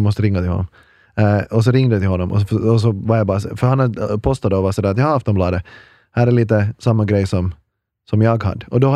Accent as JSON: {"language": "Swedish", "country": "Finland", "said": "Alltså som en kanelbulle på där vi kommer ifrån. Mm-hmm. Örfil betyder kanelbulle på finlandssvenska."}